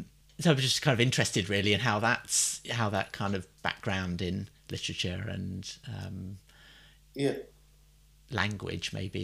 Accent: South East England, United Kingdom; It's a subject close to my heart. I grew up in Hampshire

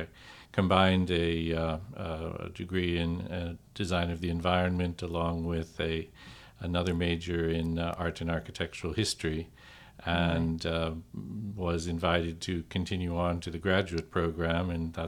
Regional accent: St. Louis, Missouri, United States; Yeah, I was born and raised in St. Louis, famous for jazz music … home, all the Mississippi River boats

